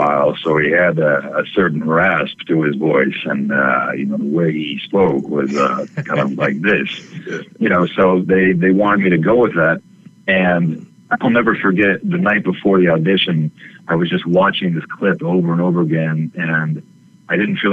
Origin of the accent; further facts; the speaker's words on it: Fort Collins, Colorado, United States; born there; I was born in Fort Collins, Colorado. Started doing plays in church and Boy Scouts from a very early age.